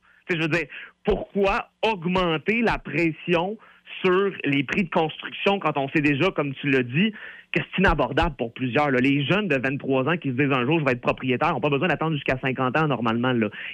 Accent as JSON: {"language": "French", "region": "Quebec", "country": "Canada", "said": "c'est certainement pas ça qu'on a de besoin en tant que Québécois."}